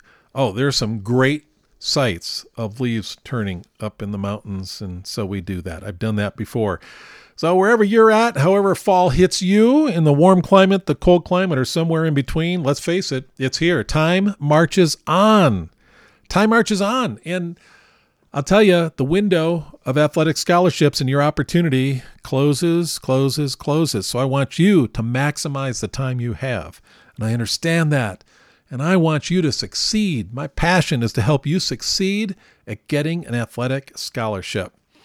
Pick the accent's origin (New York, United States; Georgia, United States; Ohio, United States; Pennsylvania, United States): New York, United States; I grew up in New York, upstate New York. We had the leaves and maple trees, all of that.